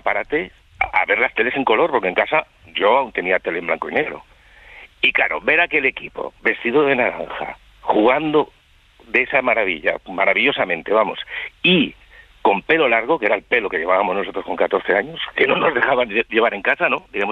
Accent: Valencian Community, Spain; now in Asturias, Spain; yo, aunque vivo en Asturias ahora, soy valenciano.

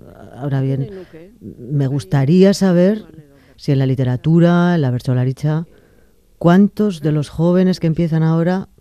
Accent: Hondarribia, Basque Country, Spain; En mi pueblo, yo soy de Hondarribi

